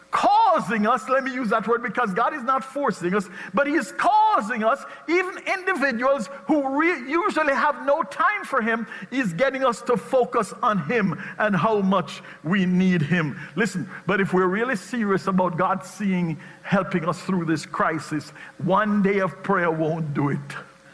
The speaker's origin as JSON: {"language": "English", "country": "Jamaica", "said": "my home country of Jamaica"}